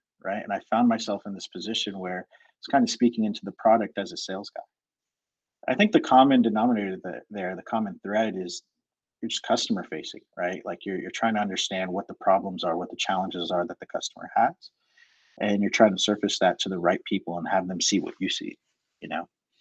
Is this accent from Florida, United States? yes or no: yes; Florida, United States; I'm from Central Florida. There's a store that was new to Central Florida.